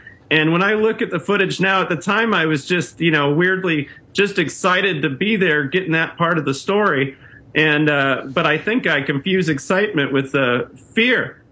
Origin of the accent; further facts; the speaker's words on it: Midwest, United States; I'm a white guy, so I, you know, I'm from the Midwest